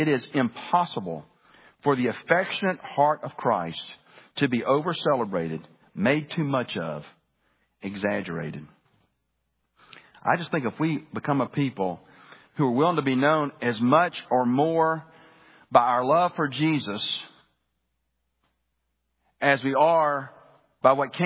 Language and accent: English; Birmingham, Alabama, United States; Growing up in Birmingham, Alabama, as I did, one of, if not my favorite restaurant in Birmingham